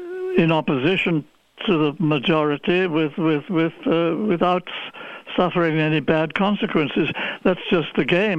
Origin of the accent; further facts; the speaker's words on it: England, United Kingdom; I grew up in England